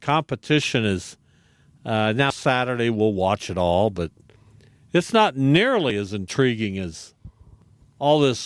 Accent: Derby, Kansas, United States; when I grew up in Derby and in the close proximity to McConnell and Boeing, it was every day.

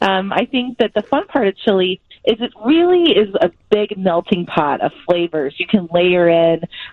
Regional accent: Texas, United States; Well, I'm originally from Texas, so I know a good thing about chili.

